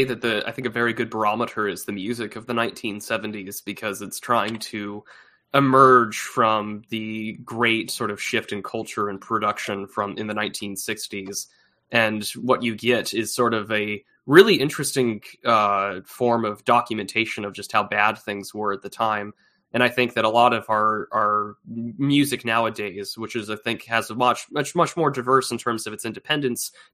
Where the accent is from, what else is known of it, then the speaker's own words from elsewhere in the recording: United States; as an American, I can drive 12 hours and I can still be in the same state of Texas.